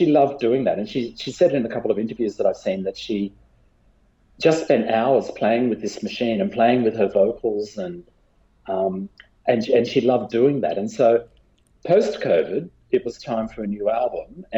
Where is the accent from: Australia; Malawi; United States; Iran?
Australia; in the same time I was growing up in Australia, she's almost my age